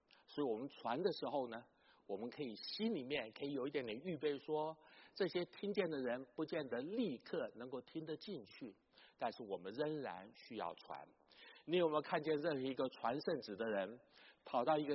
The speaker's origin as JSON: {"language": "Chinese", "region": "Chiayi", "country": "Taiwan", "tie": "born or raised there", "said": "我在台湾的南部嘉义长大"}